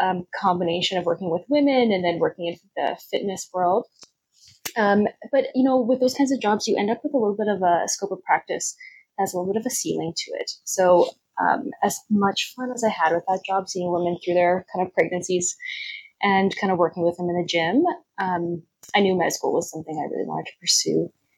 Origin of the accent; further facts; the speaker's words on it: Winnipeg, Manitoba, Canada; also born or lived in British Columbia; now in Alberta, Canada; I came from a couple different provinces before landing in Alberta. I grew up in Winnipeg before going to UBC for my kinesiology degree in undergrad